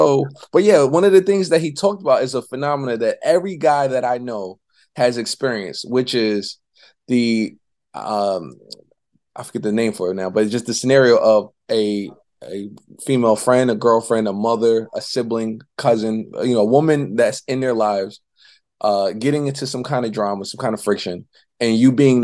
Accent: New York City, New York, United States; I'm not vested. I'm from New York, like old Brooklyn.

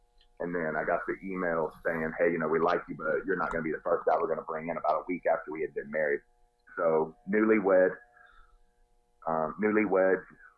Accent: North Carolina, United States; Went to one in my home state of North Carolina.

